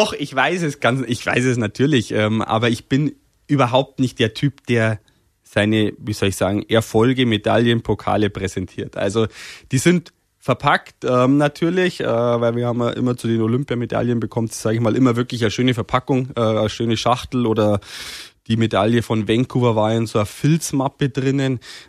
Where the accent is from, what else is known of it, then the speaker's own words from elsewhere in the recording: Berchtesgaden, Bavaria, Germany; accent: Bavarian; also born or lived in Sonneberg; Ich war 2 Jahre, wo wir nach Berchtesgaden gezogen sind. Ich bin eigentlich quasi hier aufgewachsen, in Bayern aufgewachsen. Ich kenne auch nichts anderes.